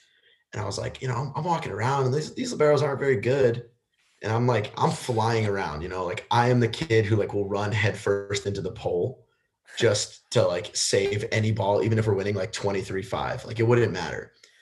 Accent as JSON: {"language": "English", "region": "New York", "country": "United States", "said": "I'm from New York, though. So, like, you know, high school volleyball's."}